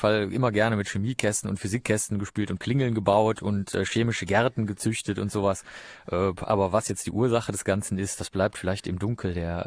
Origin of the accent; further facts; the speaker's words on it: Rosenheim, Bavaria, Germany; born there; now in Cologne, Germany; Ja, ich bin in Bayern geboren, aber...